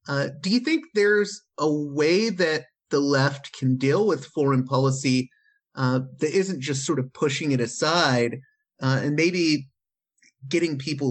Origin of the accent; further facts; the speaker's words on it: Pittsburgh, Pennsylvania, United States; I mean, since I mentioned that I'm from Pittsburgh, sometimes I'll go to Greenville, PA